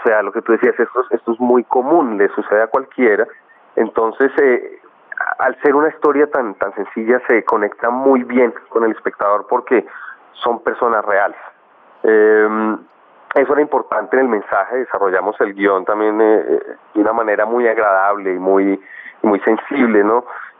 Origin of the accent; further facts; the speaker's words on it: Colombia; Sin embargo, yo soy colombiano y mi padre también lo es.